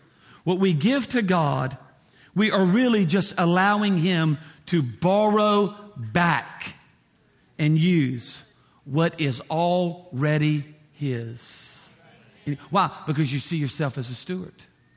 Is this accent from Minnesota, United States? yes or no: yes; Minnesota, United States; Never heard of that. We're from Minnesota.